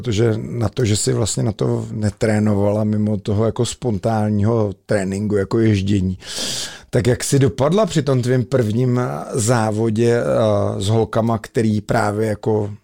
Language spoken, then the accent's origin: Czech; Plzeň, Plzeň Region, Czechia; my jsme jako Plzeňáci